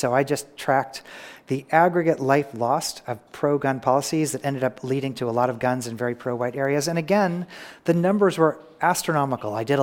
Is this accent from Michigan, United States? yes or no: no; Kansas City, Kansas, United States; When I was growing up in Kansas City, the Kansas public schools were number 6 or number 7 in the nation